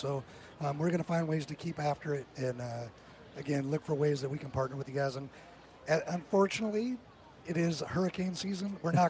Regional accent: Seattle, Washington, United States; moved away as an adult; I grew up in Seattle, Washington. But I've been away a lot longer than I was living there. But I did all the way through high school there and college.

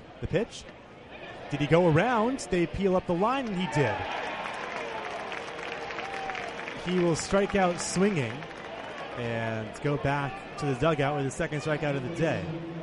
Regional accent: Newton, Massachusetts, United States; Seidel, the former Duke reliever out of my hometown of Newton, Mass., had been flawless until Tuesday's outing.

